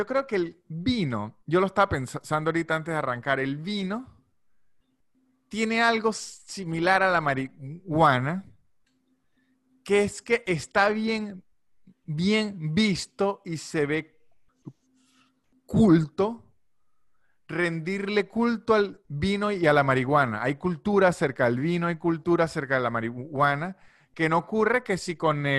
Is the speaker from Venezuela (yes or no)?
yes; San Cristóbal, Táchira, Venezuela; En Venezuela, de donde soy yo, en San Cristóbal